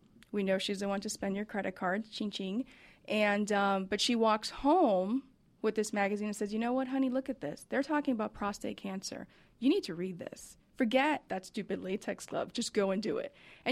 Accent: Miami, Florida, United States; And I came back 2 weeks ago from Miami. Woohoo! My home state, my home

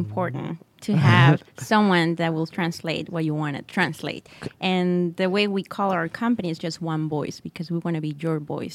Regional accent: Guanajuato, Mexico; I'm from Mexico, and I'm from the middle of Mexico, which is Guanajuato. And the way I talk in Spanish is like singing.

